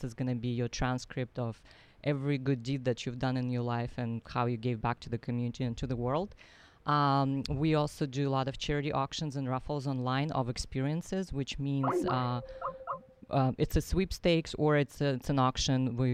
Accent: Nizhnevartovsk, Khanty-Mansi Autonomous Okrug, Russia; I'm originally from Siberia, a small town in Siberia that no one can ever pronounce.

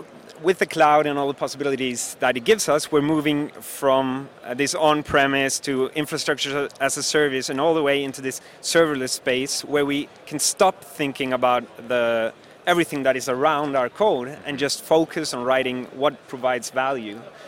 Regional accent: Oslo, Norway; English is a second language; I live here in Oslo. I'm from Norway.

